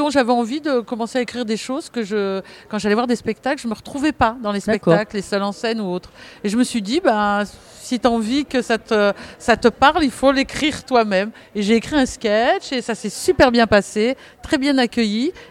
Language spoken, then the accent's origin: French; Normandy, France; parce que je suis normande